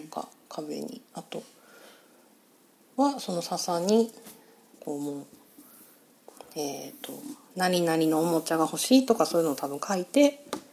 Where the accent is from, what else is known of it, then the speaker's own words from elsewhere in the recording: Hiroshima, Japan; 広島県広島市。